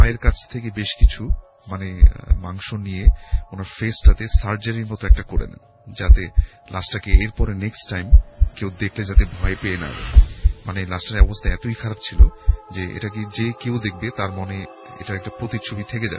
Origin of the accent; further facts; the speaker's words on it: Dhaka, Dhaka Division, Bangladesh; পুরান ঢাকা থেকে এসেছি